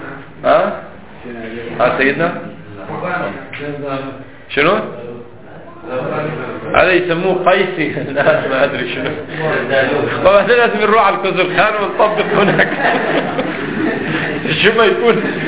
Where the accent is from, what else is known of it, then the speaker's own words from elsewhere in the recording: Lebanon; مثلا عندنا في لبنان في القمح يوجد كيل مخصوص يقال له المد